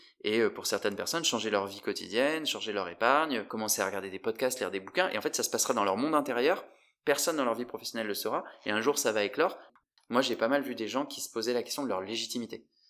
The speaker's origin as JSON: {"language": "French", "country": "Morocco", "tie": "born or raised there", "said": "j'ai grandi au Maroc, donc je suis parti dans pas mal de pays pendant mes études"}